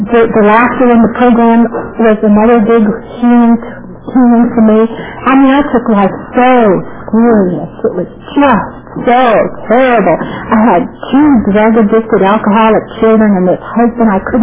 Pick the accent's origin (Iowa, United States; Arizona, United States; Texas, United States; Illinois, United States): Illinois, United States; Chicago; I was born in Chicago, Illinois, and I lived in a Polish and Czechoslovakian neighborhood.